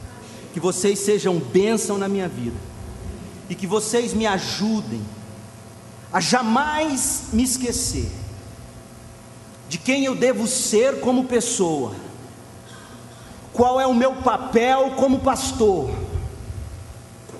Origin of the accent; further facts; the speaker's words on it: Goiânia, Goiás, Brazil; E eu estou dizendo isso não é porque Goiânia é minha cidade natal. Amo Goiânia. Mas digo a vocês de coração, eu jamais imaginei que eu voltaria para cá.